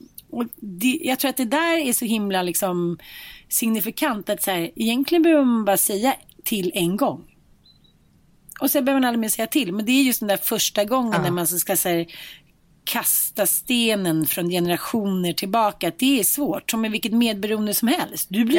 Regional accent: Linköping, Östergötland, Sweden; för jag kommer från Linköping, var kommer du ifrån?

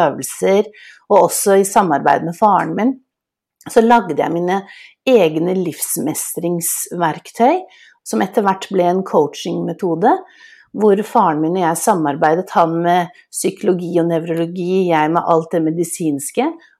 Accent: Oslo, Norway; jeg vokste jo opp i et hjemme på Smestad

